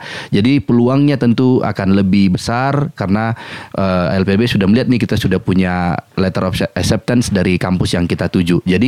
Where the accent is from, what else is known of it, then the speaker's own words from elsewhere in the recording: Laguboti, North Sumatra, Indonesia; sama seperti saya kan orang Laguboti juga nih